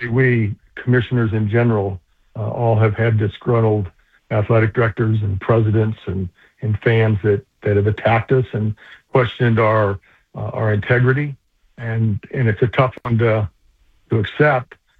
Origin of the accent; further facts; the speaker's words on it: Washington, United States; also born or lived in Oregon; I was born in Oregon and raised in Washington, so I've got a lot of roots in the Pac-12.